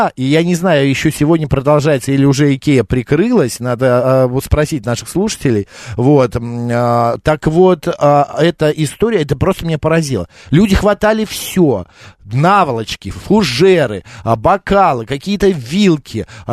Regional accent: Moscow, Russia; I'm from in Russia, in Moscow.

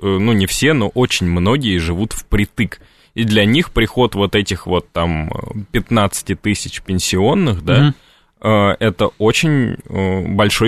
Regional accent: Moscow, Russia; как коренной москвич

